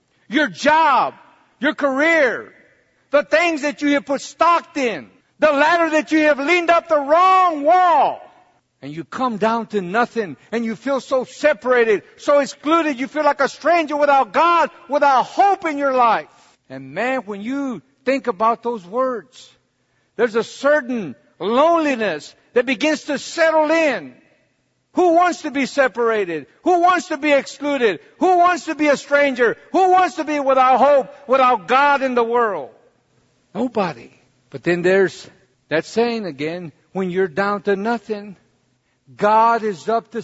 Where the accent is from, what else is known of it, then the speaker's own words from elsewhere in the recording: San Antonio, Texas, United States; I grew up in San Antonio, Texas as a little boy, 6 years old. Being raised around the Mexican Mafia, before the Mexican Mafia was even organized.